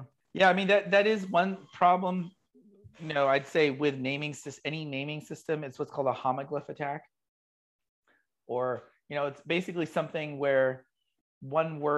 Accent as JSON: {"language": "English", "region": "Oregon", "country": "United States", "lives_now": "South Carolina, United States", "said": "Well, I'm from Oregon, even though I live in South Carolina right now. I'm from Oregon."}